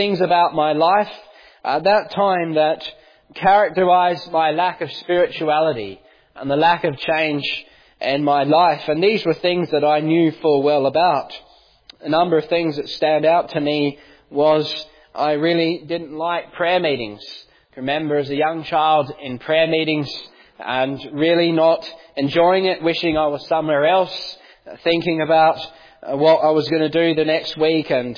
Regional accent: Australia; I come from Australia. I grew up there

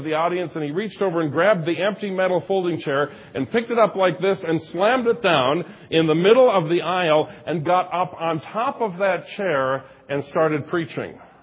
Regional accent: Minnesota, United States; I was from Minnesota, but I wanted to try something different.

